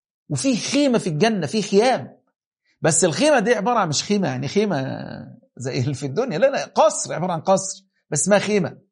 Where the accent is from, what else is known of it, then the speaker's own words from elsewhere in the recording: Upper Egypt, Egypt; اللي بيزرعوه عندنا في الصعيد أو في أماكن معينة